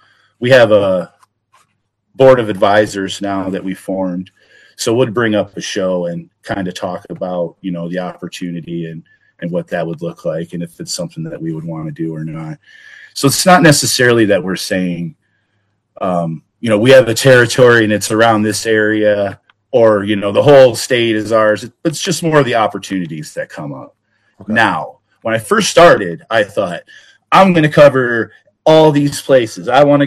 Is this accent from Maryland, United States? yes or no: no; Illinois, United States; now in Iowa, United States; I came from Illinois. We would go to wrestling every weekend, me and my family, me and my son. And when we moved to Iowa here